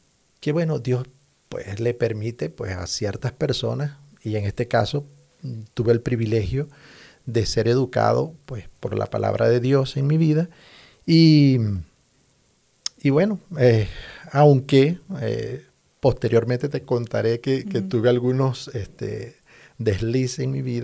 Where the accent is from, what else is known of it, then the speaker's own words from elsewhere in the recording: Coro, Falcón, Venezuela; Soy de Venezuela, de un estado llamado Falcón y la ciudad se llama Coro. Un sitio muy lindo.